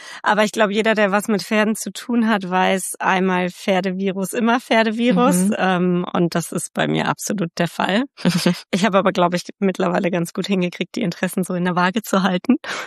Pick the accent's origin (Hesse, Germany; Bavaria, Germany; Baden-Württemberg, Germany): Hesse, Germany; Bischhausen; ich komme aus Nordhessen ursprünglich, aus einem super, super klitzekleinen Dörfchen.